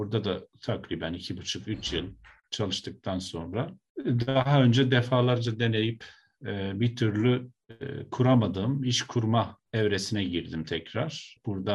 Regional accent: Elazığ, Turkey; born there; Elazığ doğumluyum.

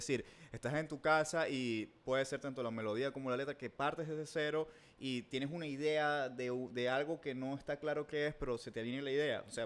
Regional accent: Maracaibo, Zulia, Venezuela; vos y yo somos maracuchos, pero somos muy diferentes

